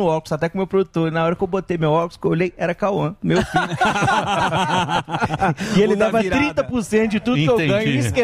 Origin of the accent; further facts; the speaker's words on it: Belo Horizonte, Minas Gerais, Brazil; also born or lived in Rio de Janeiro; now in São Paulo, Brazil; Nasci em Minas, eu sou de Belo Horizonte, mas morei 10 anos no Rio. Moro em São Paulo